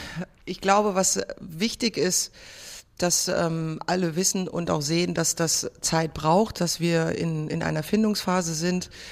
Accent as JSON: {"language": "German", "town": "Frankfurt", "region": "Hesse", "country": "Germany", "tie": "born or raised there", "said": "Frankfurt ist meine Heimatstadt. Hier bin ich groß geworden und bekenne mich auch klar als Frankfurter Mädchen."}